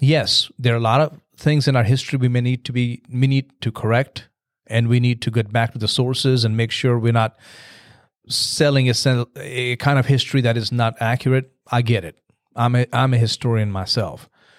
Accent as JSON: {"language": "English", "country": "United States", "said": "because as an American, okay, because I consider myself an American."}